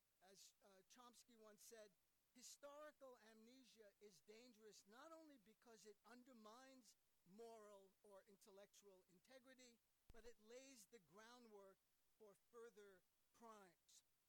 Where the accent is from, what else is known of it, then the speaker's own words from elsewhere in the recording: New York City, New York, United States; but I'm from the Upper East Side in Manhattan, called Germantown. Now it's called Yorkville.